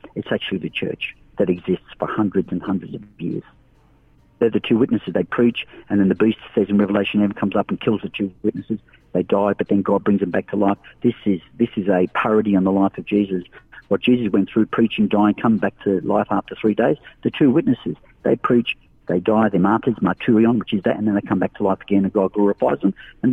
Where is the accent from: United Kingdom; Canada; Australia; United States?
Australia; But I'm an Aussie